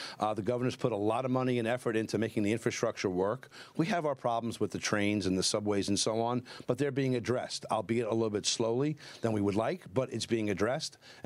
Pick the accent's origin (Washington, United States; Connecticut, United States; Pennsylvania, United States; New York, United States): New York, United States; New York City; It's part of my city. I'm a New Yorker for all five boroughs.